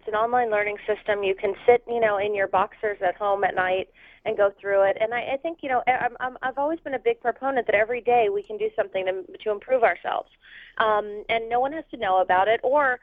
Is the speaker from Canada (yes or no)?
no; New York City, New York, United States; Like I went to New York recently, and I grew up in New York.